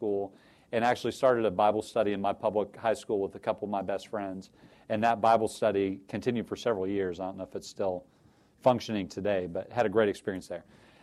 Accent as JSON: {"language": "English", "region": "Illinois", "country": "United States", "said": "and I'm from Central Illinois. It was 20 miles to the nearest shopping mall, 20 miles of interstate framed by corn and soybean fields all the way. I lived out in the middle of the country."}